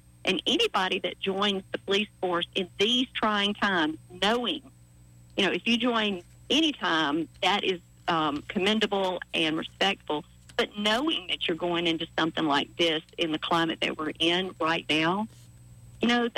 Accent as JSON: {"language": "English", "town": "Montgomery", "region": "Alabama", "country": "United States", "tie": "born or raised there", "said": "I grew up here. I grew up in Montgomery. I've lived in Autauga County and Prattville for many, many years."}